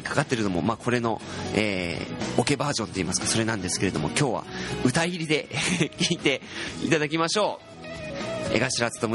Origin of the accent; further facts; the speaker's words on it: Nagasaki, Japan; 私の生まれ育ったですね、五島列島の